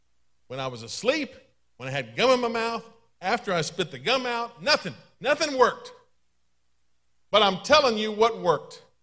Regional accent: Maryland, United States; I'm from Garrett County. Thank God I'm from Garrett County. Oh, yes. It is cold. It'll be snowing tonight. Trust me, you don't want to live out there. I'm from there. I'm not there anymore.

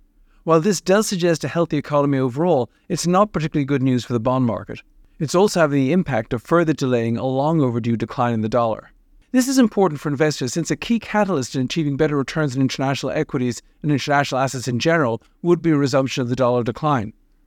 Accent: New England, United States; Growing up in New England, our sons had a privileged childhood as sports fans

